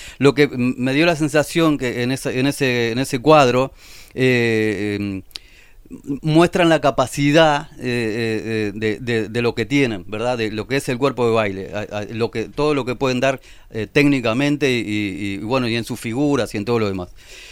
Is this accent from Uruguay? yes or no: yes; Uruguay; porque a mí me provoca orgullo como uruguayo